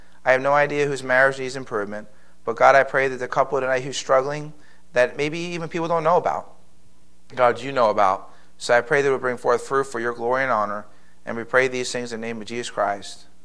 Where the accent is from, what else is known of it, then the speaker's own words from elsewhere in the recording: Philadelphia, Pennsylvania, United States; Now, I'll be honest with you. I'm from Philadelphia. I don't like hugging.